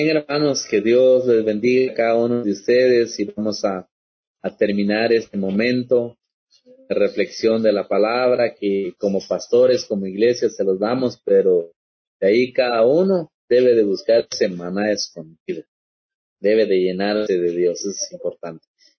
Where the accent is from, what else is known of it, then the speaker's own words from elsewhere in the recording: Guatemala; tenemos DPI de que somos guatemaltecos